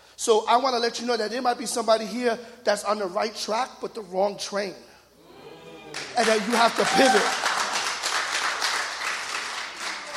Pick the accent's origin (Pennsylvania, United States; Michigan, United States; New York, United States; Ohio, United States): New York, United States; So I'm from New York. I don't like to waste any time.